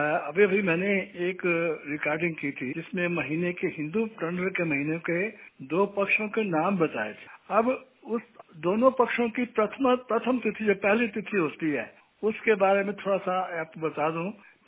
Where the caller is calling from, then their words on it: Delhi, India; मैं दिल्ली से … एक रिटायर्ड संगीत अध्यापक